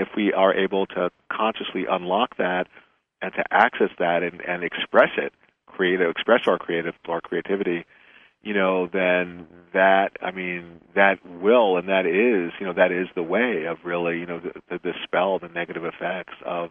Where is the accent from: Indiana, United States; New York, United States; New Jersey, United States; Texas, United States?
New York, United States; because I'm from New York, and that's a real possibility.